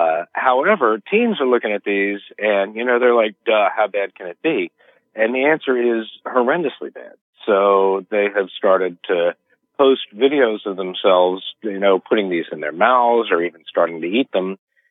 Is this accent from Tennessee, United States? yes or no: yes; Memphis, Tennessee, United States; In Memphis, Tennessee, which is my hometown, we just had a young man shot in the head